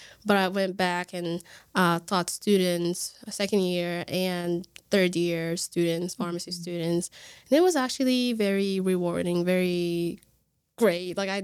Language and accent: English; Libya; English is a second language; I was born and raised in Libya, so I spoke the the Libyan dialect and the Sudanese, because I was surrounded by Sudanese all the time. Like the place that I lived, we had neighbors. All of my neighbors actually were Sudanese.